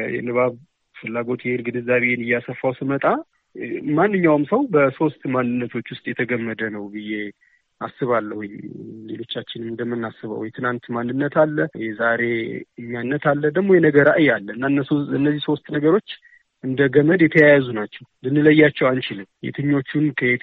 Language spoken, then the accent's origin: Amharic; Dessie, Amhara, Ethiopia; born there; የተወለድኩት በደሴ ከተማ ነው።